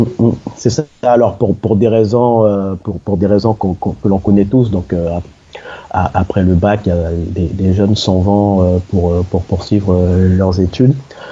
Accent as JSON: {"language": "French", "region": "French Guiana", "country": "France", "tie": "born there", "said": "Donc, je suis né en Guyane."}